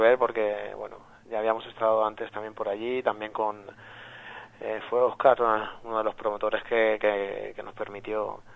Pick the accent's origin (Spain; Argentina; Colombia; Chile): Spain; Toledo, Castilla-La Mancha; de Toledo capital. Porque aunque nosotros, si nos preguntas, nosotros siempre te diremos que somos del polígono.